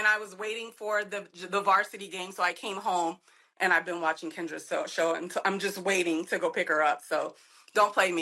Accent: Illinois, United States; I mean, like I said, I'm from Southern Illinois. I moved to Chicago to go to college. I lived life.

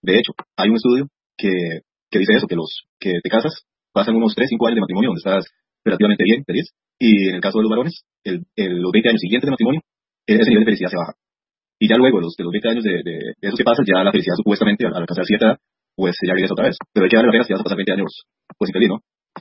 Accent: Costa Rica; bueno, no soy de Colombia, soy de Costa Rica.

